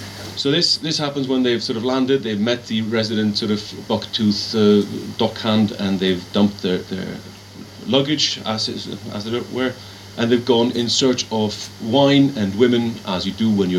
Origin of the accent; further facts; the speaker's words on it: Iceland; As mentioned, I'm from Iceland